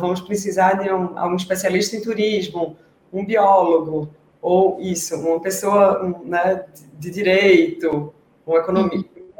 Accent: Pernambuco, Brazil; also born or lived in Barcelona; now in São Paulo, Brazil; porque a gente saiu de Pernambuco, foi para Barcelona, né, sempre capitais, né, muito urbanas, veio para São Paulo, a mais urbana de todas

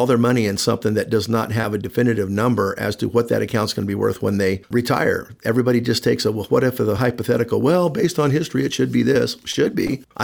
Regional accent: California, United States; which I know about growing up in California and still having mom and a lot of relatives living out there.

